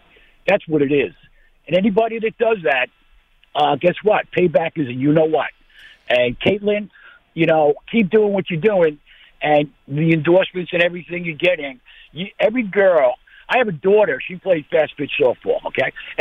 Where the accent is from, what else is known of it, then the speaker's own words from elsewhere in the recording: New York, United States; Maggie, I grew up in Nassau County. I used to listen to you on the fan.